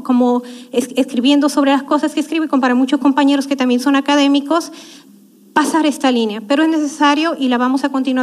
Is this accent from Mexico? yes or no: yes; Mexico; todos somos mexicanos